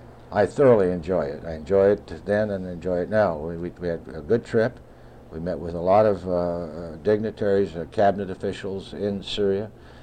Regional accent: United States; I grew up as an American. I grew up... went to grade school and high school and played football and went to college

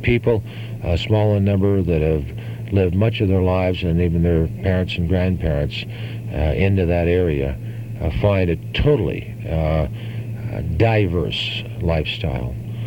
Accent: Oregon, United States; And yeah, I'm born and raised in Oregon, and of course my loyalty is to Oregonians, and I'm provincial, I might as well admit it.

